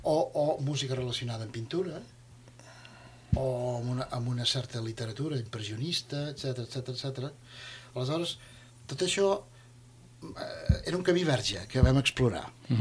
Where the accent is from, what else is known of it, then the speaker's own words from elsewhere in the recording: Catalonia, Spain; Això eren músics que emotivament també ens motivava, com a catalans